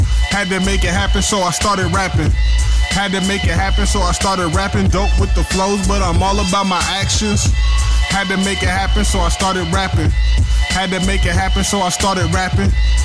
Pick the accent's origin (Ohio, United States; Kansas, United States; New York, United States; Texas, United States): Ohio, United States; Columbus; I'm from Columbus, Southside, where Donato's is.